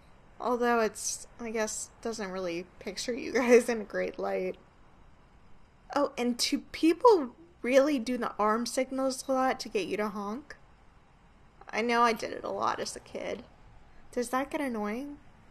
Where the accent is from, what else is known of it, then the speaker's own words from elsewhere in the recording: Alabama, United States; now in Nashville, United States; I'm from Alabama originally. I've been in Nashville for 2 years, trying to do the whole music thing.